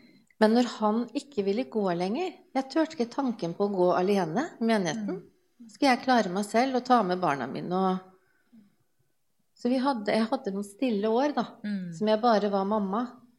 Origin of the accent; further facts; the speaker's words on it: Halden, Østfold, Norway; jeg er fra Halden.